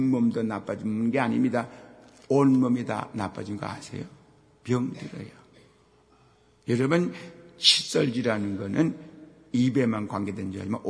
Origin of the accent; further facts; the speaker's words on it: South Korea; 저도 듣기 좋아요. 내가 한국 사람이니까.